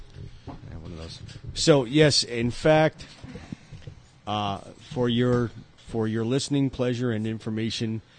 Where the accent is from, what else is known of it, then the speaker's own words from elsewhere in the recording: Pennsylvania, United States; We're from Pennsylvania.